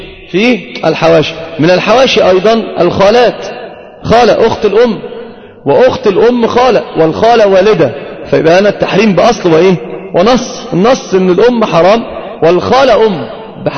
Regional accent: Egypt; والنسب اشتهر في العوام عندنا في مصر بالذات، النسب هي الزواج، وهذا ليس فصيحا.

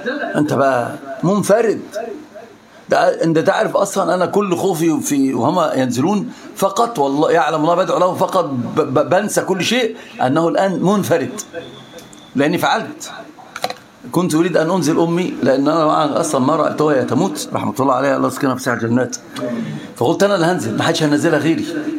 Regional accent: Egypt; عندنا في مصر بيقولوا ايه؟

